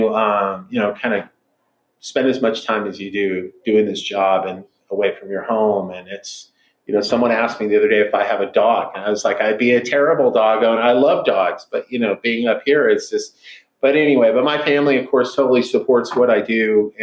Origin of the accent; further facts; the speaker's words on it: Las Cruces, New Mexico, United States; So I live in Las Cruces. I'm from Las Cruces. Born and raised there.